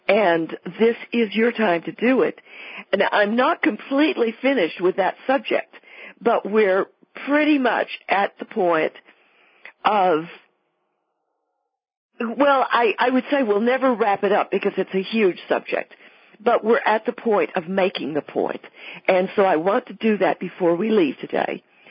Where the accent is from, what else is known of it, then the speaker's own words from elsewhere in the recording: Weatherford, Texas, United States; at the Doss Cultural Center in my hometown in Weatherford, Texas.